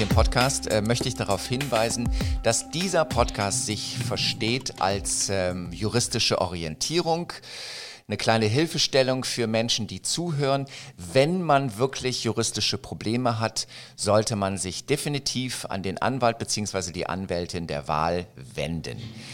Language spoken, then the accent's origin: German; Berlin, Germany; Und ich komme aus Nikolassee.